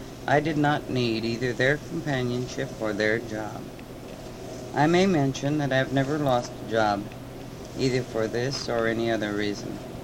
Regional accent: Chicago, Illinois, United States; born there; I was born in 1922 in Chicago, Illinois, of what would now be called middle-class parentage.

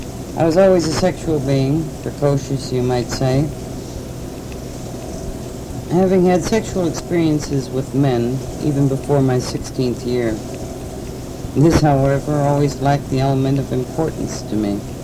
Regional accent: Chicago, Illinois, United States; born there; I was born in 1922 in Chicago, Illinois, of what would now be called middle-class parentage. My ancestry was Austrian-German.

